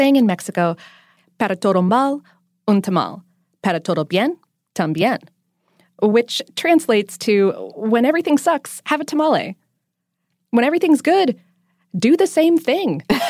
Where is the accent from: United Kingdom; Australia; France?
Australia; my home country of Australia.